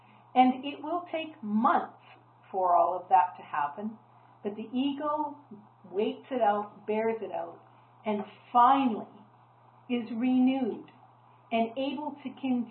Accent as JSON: {"language": "English", "region": "British Columbia", "country": "Canada", "tie": "born or raised there", "said": "As I've said, I grew up in the Okanagan, and when I was a young teenager, we lived right on Okanagan Lake."}